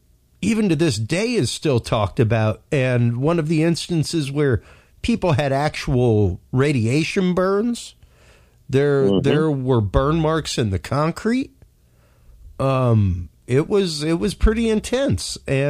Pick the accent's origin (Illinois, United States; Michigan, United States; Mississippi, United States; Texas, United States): Texas, United States; Houston; also born or lived in Crosby, Texas; I grew up in Crosby, Texas. I spent the first 4 years of my life there. Before I moved west, to the west side of Houston.